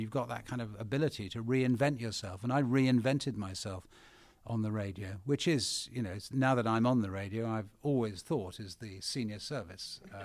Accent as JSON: {"language": "English", "town": "Bath", "region": "South West England", "country": "United Kingdom", "tie": "born or raised there", "said": "So I grew up in Bath kind of alone, weirdly."}